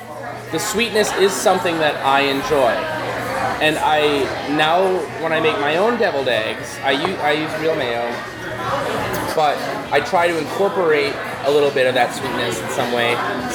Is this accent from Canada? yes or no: no; Midwest, United States; We grew up here in the Midwest on, you know, I'm going to vastly generalize for all of you, so deal with it.